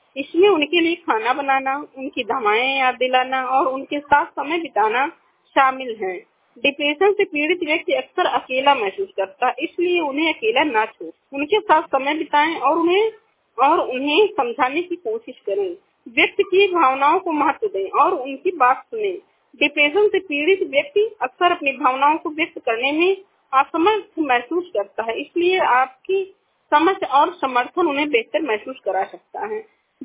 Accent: Basti, Uttar Pradesh, India; मैं बस्ती जिले से हूँ, मैं बस्ती मोगलवानी से हूँ।

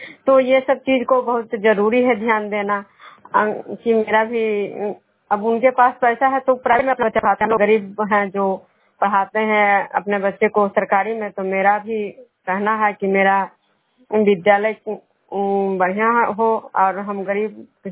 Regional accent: Bishnupur, Bihar, India; मैं बिष्णुपुर ग्राम खुदरा पंचायत नालंदा जिला नगर नरसा प्रखंड के निवासी हूँ।

